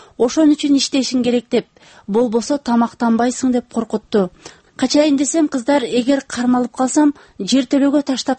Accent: Andijan, Andijan Region, Uzbekistan; Мен Анжианда жарды үйбүлөдө чоңойгом.

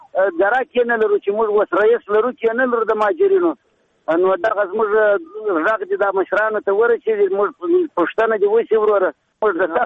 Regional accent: Badghis, Afghanistan; now in Herat, Afghanistan; زه د هرات ولایت د شیدایي څخه خبرې در سره کوم. موږ مهاجر یو دلته راغلي د بادغیس ولایت څخه

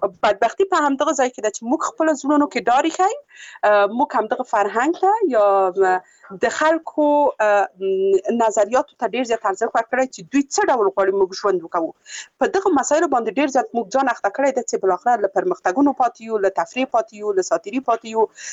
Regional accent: Afghanistan; موږ د یو افغان په حیث هغه کس چې په افغانستان کې ژوند کړی وو

